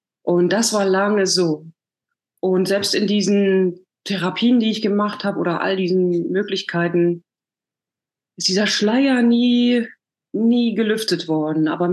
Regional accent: Germany; Also genau, ich komme aus der DDR, da bin ich aufgewachsen, habe mit 16 schon Schauspiel studiert.

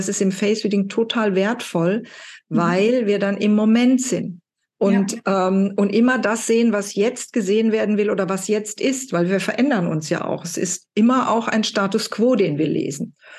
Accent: Cologne, North Rhine-Westphalia, Germany; Und ich komme ja hier aus Köln

